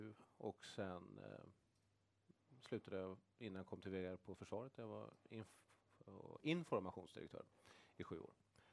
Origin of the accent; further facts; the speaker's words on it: Sweden; also born or lived in Copenhagen, Denmark; Jag är faktiskt född i Köpenhamn. Så att jag är en sån missing link som är mellan Sverige och Danmark. Men jag hamnade ganska snart i Sverige tillsammans med svenska föräldrar.